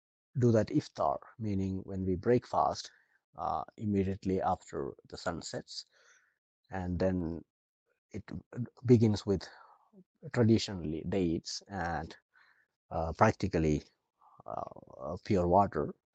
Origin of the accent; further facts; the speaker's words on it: India; moved away as an adult; now in Edmonton, Canada; I am basically from India. Working as a counselor, maybe 15 years in India and almost 5 years in Canada.